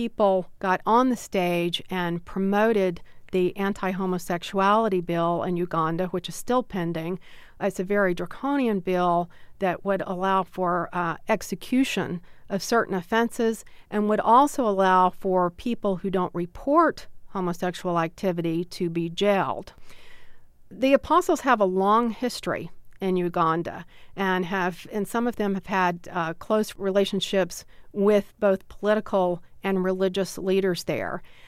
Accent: Deep South, United States; having the Southern Baptist background and growing up in the Deep South has helped me to be able to do this research.

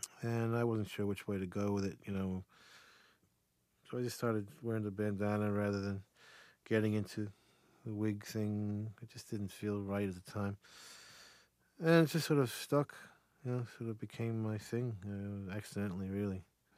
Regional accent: New Jersey, United States; I mean, I grew up in New Jersey in bars, you know, and they were there.

